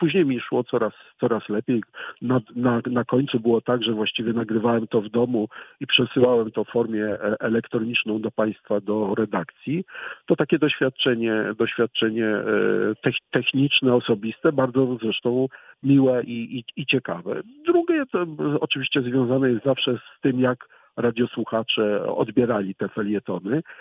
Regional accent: Wrocław, Lower Silesian Voivodeship, Poland; bo jestem wrocławianinem, rocznik 65., więc parę rzeczy już we Wrocławiu widziałem

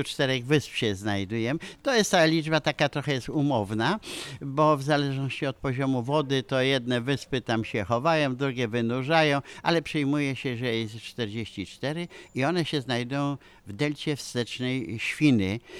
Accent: Kraków, Lesser Poland, Poland; now in Świnoujście, Poland; bo nie jestem rodowitym Świnoujścianem, przyjechałem tu bardzo dawno, wychowałem się w Krakowie

